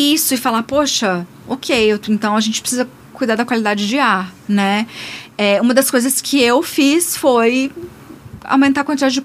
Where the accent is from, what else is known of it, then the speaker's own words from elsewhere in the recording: Brasília, Federal District, Brazil; Mas aqui como brasiliense, a gente teve sempre o maior orgulho de falar do nosso céu.